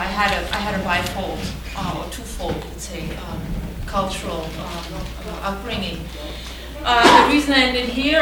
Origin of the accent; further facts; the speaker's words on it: Spain; accent: German; English is a second language; And the accent you hear is German. I'm German, but born and raised in Spain.